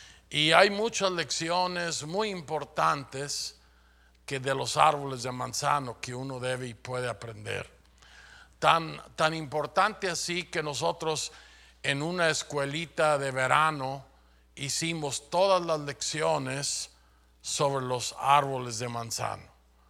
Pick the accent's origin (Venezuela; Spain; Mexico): Mexico; Chihuahua; mi esposa y yo venimos del estado de Chihuahua en México